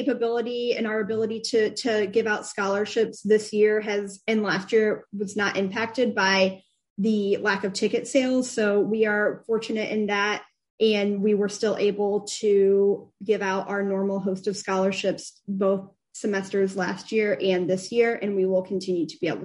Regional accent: Indiana, United States; So although I'm born and raised in Indiana, I only visited IU once for a campus tour when I was a senior in high school

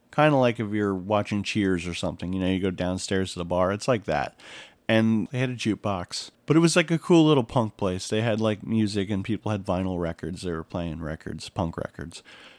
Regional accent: Florida, United States; growing up in Florida, you know, we don't really have basements

